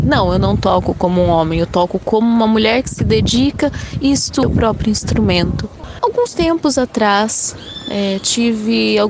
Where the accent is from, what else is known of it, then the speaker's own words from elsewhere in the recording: Campinas, São Paulo, Brazil; also born or lived in Monte Mor; baterista das bandas … Sou do interior de São Paulo, digamos que de Campinas e também Monte Mor, que é uma cidade vizinha de Campinas.